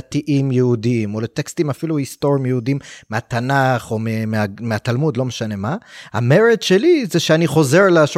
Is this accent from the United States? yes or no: yes; United States; now in Israel; גדלתי בארצות הברית, ואמא שלי נולדה פה.